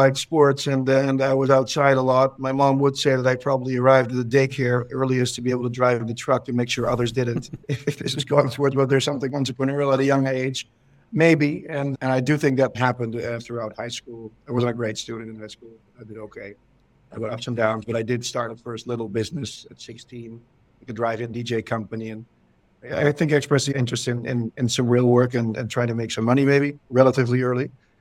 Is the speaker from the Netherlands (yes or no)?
yes; Netherlands; now in United States; So I grew up in the Netherlands, in Europe. And I'll tell you right off the bat that it's the untraditional part of that is I actually had an American mom and a Dutch dad.